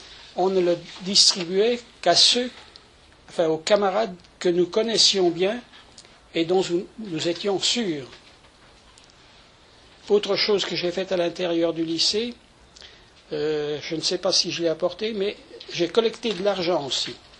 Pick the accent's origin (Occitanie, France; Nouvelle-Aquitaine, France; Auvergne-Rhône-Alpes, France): Auvergne-Rhône-Alpes, France; Saint-Trivier-de-Courtes; Je suis originaire du nord de la Bresse, du canton de Saint-Trivier-de-Courte